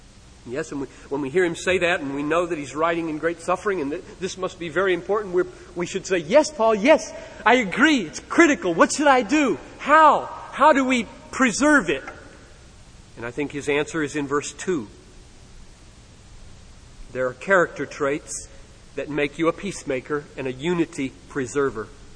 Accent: United States; I'm an American. I'm almost drowning in luxury.

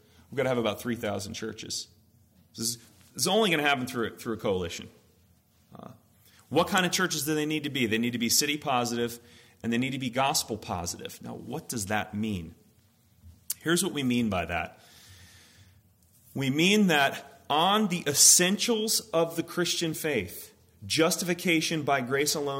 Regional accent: New Jersey, United States; now in Minnetonka, United States; I grew up in New Jersey, and everybody just goes to the city which is Manhattan. There's only one city, that's where you go, and you take the train in.

